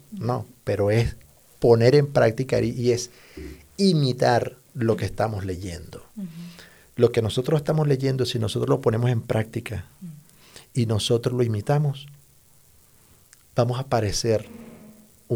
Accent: Venezuela; moved away; Recuerda que somos inmigrantes, yo vengo de Venezuela.

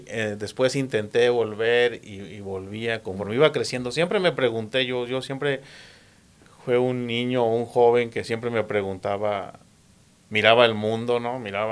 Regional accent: Jalisco, Mexico; Yo nací en Guadalajara, Jalisco. Bueno, no soy exactamente de Guadalajara, soy de un pueblo cerca de Guadalajara, está entre Chapala y Guadalajara.

